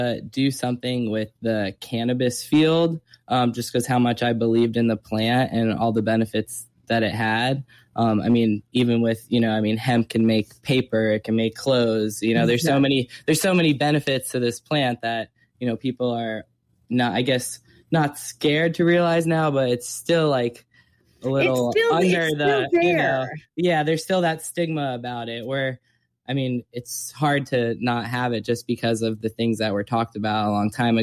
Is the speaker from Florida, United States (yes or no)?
yes; Florida, United States; I grew up in South Florida.